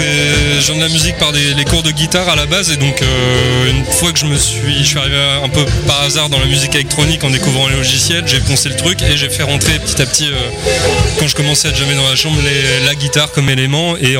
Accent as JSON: {"language": "French", "region": "Normandy", "country": "France", "lives_now": "Caen, France", "said": "Alors on n'est pas originaire de Caen, mais on habite à Caen."}